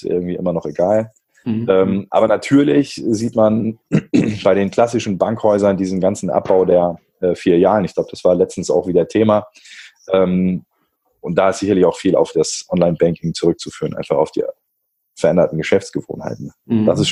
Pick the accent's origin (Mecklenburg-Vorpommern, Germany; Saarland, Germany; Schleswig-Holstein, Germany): Schleswig-Holstein, Germany; Flensburg; also ich komme aus Flensburg